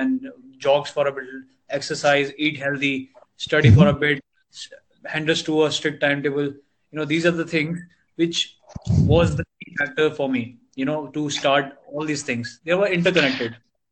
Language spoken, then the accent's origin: English; Bangalore, Karnataka, India; I am basically from India, and South India is Bangalore. Okay, I don't know if you've heard of it, but Bangalore, India.